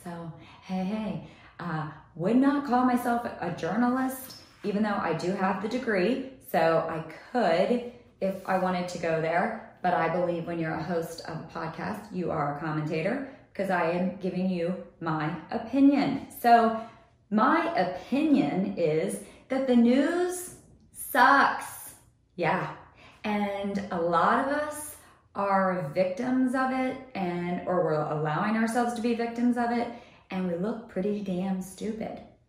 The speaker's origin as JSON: {"language": "English", "region": "Ohio", "country": "United States", "tie": "born or raised there", "said": "So I grew up in Ohio, and I probably by the age of 12, I would say, maybe a little younger, I was watching the Today Show every day."}